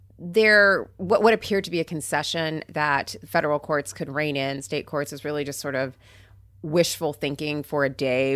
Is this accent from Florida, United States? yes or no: yes; Port St. Lucie, Florida, United States; I grew up in Port St. Lucie, where there was a nuclear power plant that powered our city.